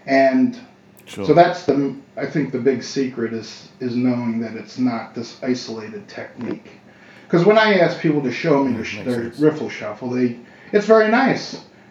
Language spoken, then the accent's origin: English; Philadelphia, Pennsylvania, United States; now in New Orleans, United States; I grew up outside of Philadelphia.